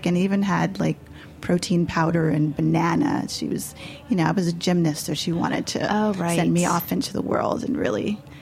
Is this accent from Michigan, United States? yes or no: no; New York City, New York, United States; I grew up on the Upper West Side, super Upper West Side kid.